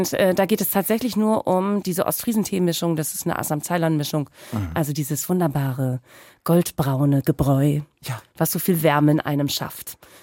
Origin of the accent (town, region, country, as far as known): Spetzerfehn, Lower Saxony, Germany